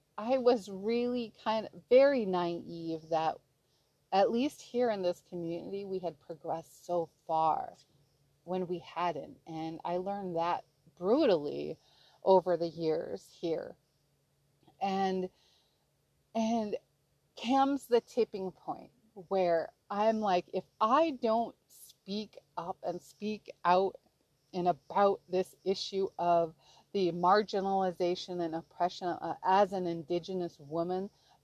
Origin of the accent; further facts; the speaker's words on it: Klawock, Alaska, United States; he's from Heidelberg, I'm from Klawock, and this was our life plan.